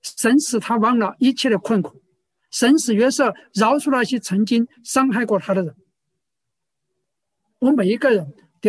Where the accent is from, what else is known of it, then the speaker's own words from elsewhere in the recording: China; 对我们大陆人可能不大熟悉